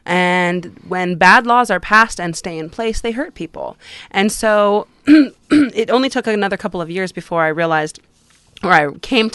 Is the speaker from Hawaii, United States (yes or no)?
no; Seaside, Oregon, United States; Well, I was born and raised in Seaside, so I am a native, and I'm 31 years old